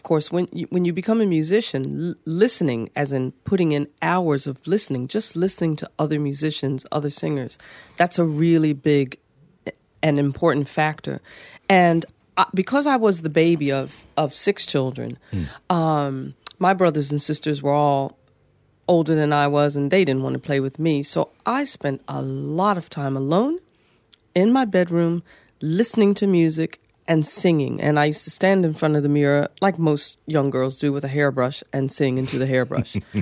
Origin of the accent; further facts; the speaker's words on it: Philadelphia, Pennsylvania, United States; because I grew up in Philadelphia in an all-black neighborhood.